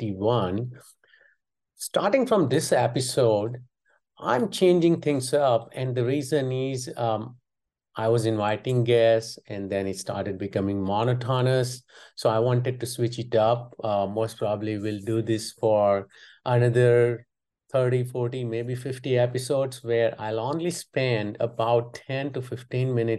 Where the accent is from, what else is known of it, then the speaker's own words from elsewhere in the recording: Gujarat, India; English is a second language; And also I did watch the ICC Cricket World Cup final in my hometown. The largest stadium in the world is in my hometown.